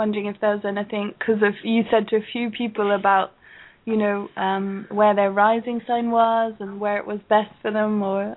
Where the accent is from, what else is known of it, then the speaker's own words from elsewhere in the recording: France; also born or lived in England; now in Ireland; I grew up in France, and I was born in England, and my mom's French, and my dad was born in Tunisia, so I'm already kind of from a big mix of places, which makes me nomadic by nature